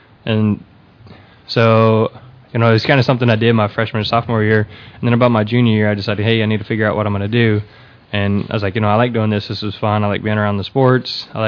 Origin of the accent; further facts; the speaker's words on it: Houston, Texas, United States; So, I'm born and raised in Houston, Houston Baptist University. So, pretty much my whole life has been here in Houston.